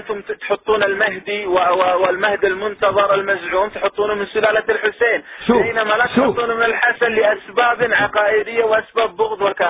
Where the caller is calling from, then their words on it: Mecca, Makkah Province, Saudi Arabia; وأنا أكلمكم من مكة المكرمة مهبط الوحي.